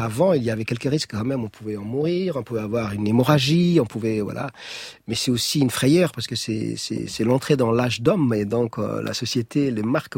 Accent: Djibouti; born or raised there

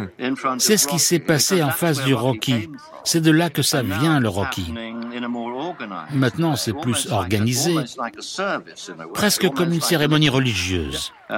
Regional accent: Hamilton, Waikato, New Zealand; j'avais 15, 16, 17 ans, j'allais tard le soir au cinéma dans les années 50 et au début des années 60, chez moi, à Hamilton, en Nouvelle-Zélande.

